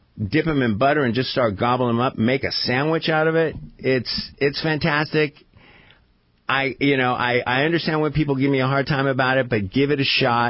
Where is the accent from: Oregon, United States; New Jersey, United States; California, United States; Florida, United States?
California, United States; Dana Point; in my hometown of Dana Point.